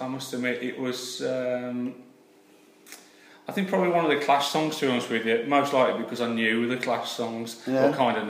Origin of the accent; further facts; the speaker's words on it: Stourbridge, West Midlands, United Kingdom; now in Kidderminster, United Kingdom; Kidderminster, my home, which is where I live now. My hometown is Stourbridge in the West Midlands, and I attend several clubs in and around the area.